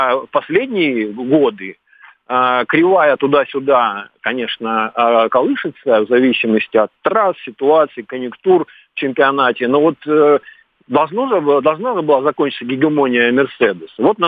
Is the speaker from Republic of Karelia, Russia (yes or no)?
yes; Republic of Karelia, Russia; тем более, что я из Карелии сам.